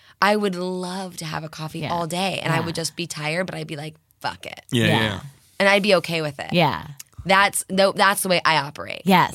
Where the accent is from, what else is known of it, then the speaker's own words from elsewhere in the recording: Orange County, California, United States; And I grew up going to Not Scary Farm, you know, born and raised in Orange County.